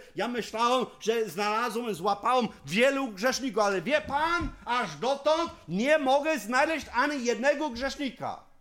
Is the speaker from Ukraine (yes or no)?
no; Texas, United States; Polish is a second language; now in Poland; Ja pochodzę z Teksasu.